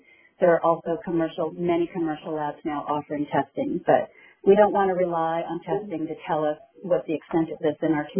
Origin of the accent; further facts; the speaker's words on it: California, United States; I'll answer it since I'm from California.